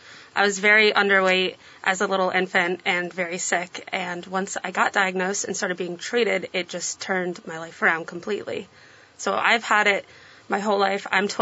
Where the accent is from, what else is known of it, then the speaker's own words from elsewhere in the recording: New York, United States; I came from New York.